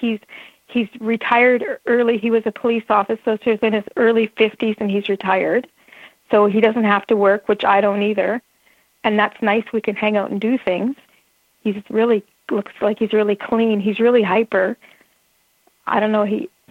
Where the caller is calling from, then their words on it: Alberta, Canada; I'm calling from Northern Alberta, Canada